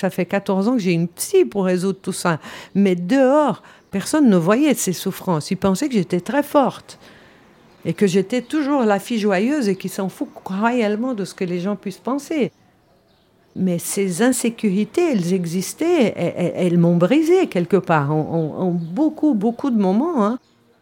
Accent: Switzerland; Je suis suisse, personne ne m'a obligée, je parle 6 langues, j'ai voyagé le monde

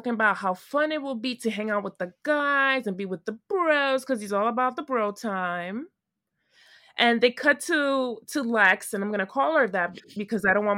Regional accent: New York, United States; And I'm from New York. I'm always walking around.

